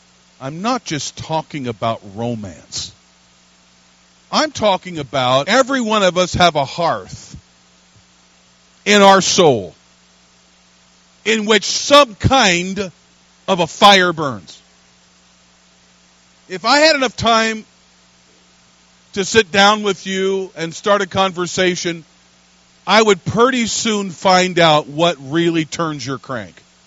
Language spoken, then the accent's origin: English; Pacific Northwest, United States; I'm from the Pacific Northwest.